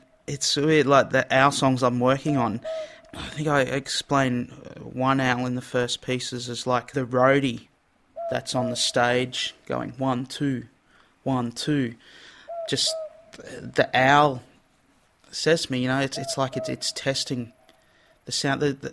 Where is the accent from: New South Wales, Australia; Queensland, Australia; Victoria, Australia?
Queensland, Australia; Brisbane; also born or lived in Sunshine Coast; I'm a Southside kid, Brisbane. I did a bit of growing up on the Sunshine Coast, but living back on the South Side and just a couple of streets away from where I was born